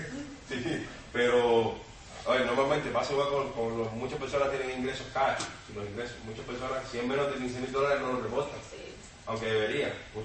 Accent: Cuba; moved away; Porque por nuestra cultura, de los países donde salimos, yo salí de Cuba.

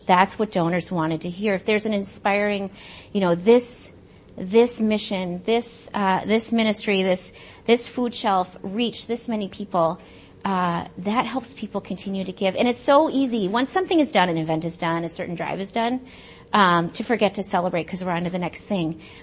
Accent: Minnesota, United States; I didn't say this, but I'm from Minnesota, right in the third place one.

